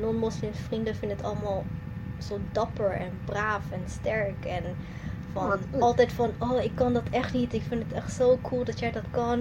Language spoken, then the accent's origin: Dutch; Abu Dhabi, United Arab Emirates; Ik ben half Maleis, half Indonees en ik ben opgegroeid in Abu Dhabi.